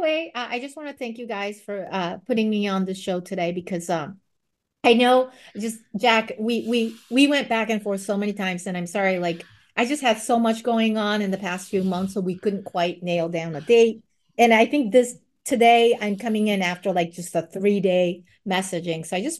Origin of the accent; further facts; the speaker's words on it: Japan; when I was growing up in Japan